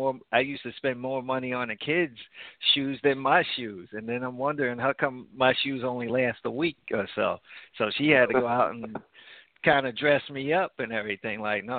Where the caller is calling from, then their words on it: New Jersey, United States; I'm calling from New Jersey.